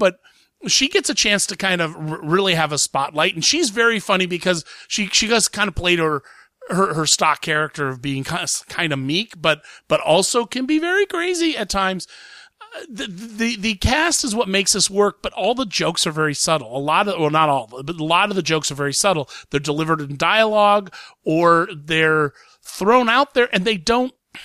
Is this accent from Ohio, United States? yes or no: yes; Columbus, Ohio, United States; I believe, opening this week in my hometown of Columbus, Ohio.